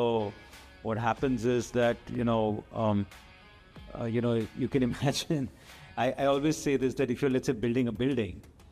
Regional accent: Delhi, India; I grew up in Delhi. My father was a government servant.

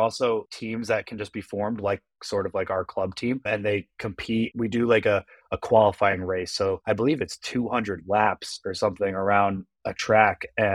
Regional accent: New Jersey, United States; born there; I was born in New Jersey, actually.

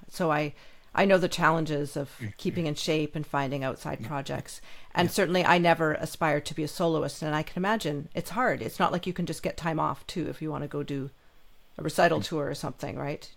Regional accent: Canada; because I'm Canadian, and I'm curious if you do it similar to the way we do things here

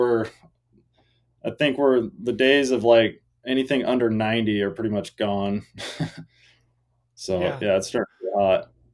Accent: Mesquite, Nevada, United States; also born or lived in Salt Lake City / St. George; now in Logandale, United States; I live in Logandale. I grew up in Mesquite.

